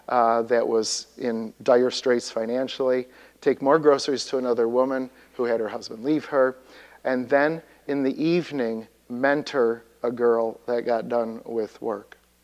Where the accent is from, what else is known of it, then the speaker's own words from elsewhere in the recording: Chicago, Illinois, United States; the paper we got to our house every day when I grew up in Chicago.